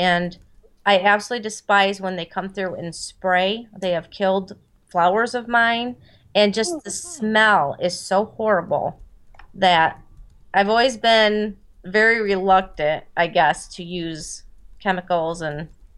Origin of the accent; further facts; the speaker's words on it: Pioneer, Ohio, United States; I'm from Pioneer, Ohio, which is in the tri-state of Michigan, Ohio, and Indiana.